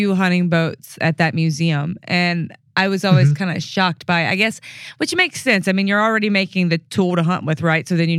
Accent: Atlanta, Georgia, United States; So I have zero background in boats because I'm from Atlanta. I'm in Mississippi.

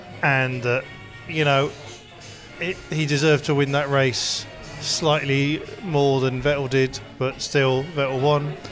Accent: United Kingdom; I'm British.

